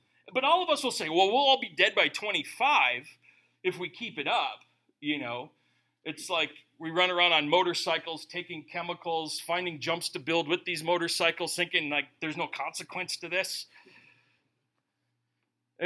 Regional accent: Minnesota, United States; I'm from Minnesota. Everyone's a Christian in Minnesota.

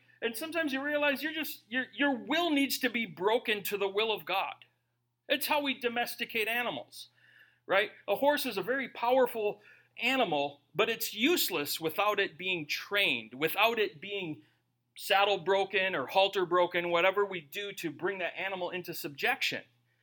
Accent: United States; But I don't like that. I'm an American. I don't believe in uncomfort.

